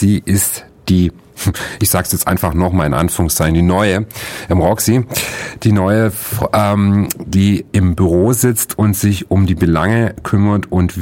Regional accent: Lake Constance, Germany; Also ich habe das zum Beispiel so am Bodensee, wo ich herkomme, sehr stark erlebt

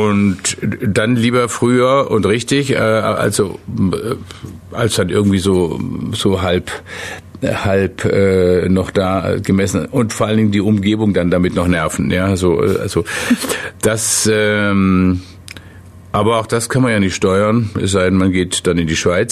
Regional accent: Baden-Württemberg, Germany; Ich bin ja im Kreis Nürtingen als Kind aufgewachsen.

